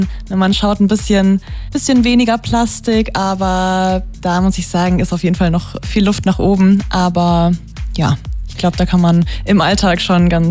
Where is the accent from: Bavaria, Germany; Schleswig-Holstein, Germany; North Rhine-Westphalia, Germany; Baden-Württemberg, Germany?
Baden-Württemberg, Germany; Mosbach; Meine alten Heimat, aber Mosbach, da ist ganz schön dunkel und viel Wald und überhaupt, ne?